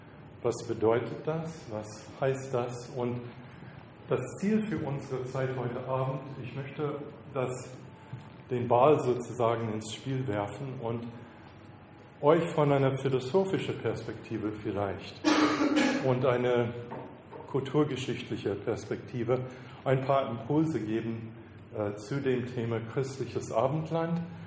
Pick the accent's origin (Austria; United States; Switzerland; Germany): United States; ich bin Amerikaner